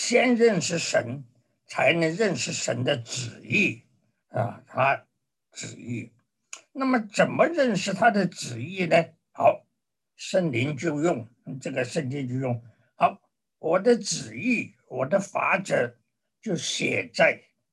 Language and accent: Chinese; China; 那你知道我们中国人有多少头发？